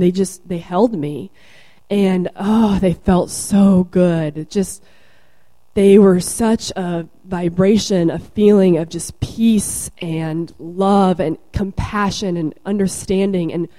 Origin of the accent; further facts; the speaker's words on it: Idaho, United States; I'm originally from Idaho.